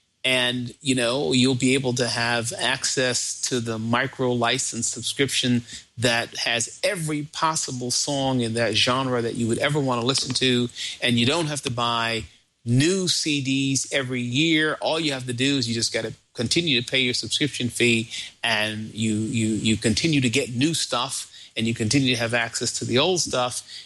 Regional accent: New York, United States; I'm originally from New York, so.

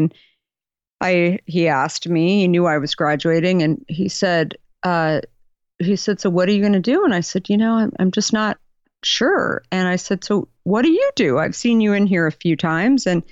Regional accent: Arizona, United States; You know, I grew up in Arizona. My family, I was the last of five kids, super middle class.

